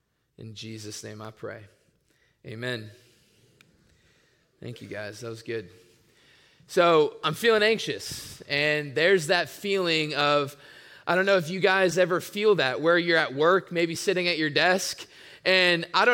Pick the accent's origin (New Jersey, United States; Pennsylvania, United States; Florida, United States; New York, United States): Florida, United States; Tampa; I grew up in Tampa, Florida. I went to the University of South Florida, graduated there.